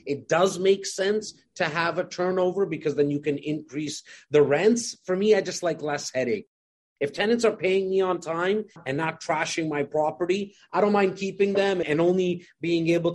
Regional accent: India; I'm your Indian brother, hey.

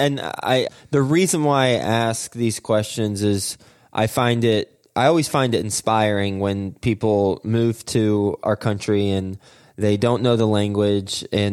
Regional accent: United States; born there; I was born in the United States.

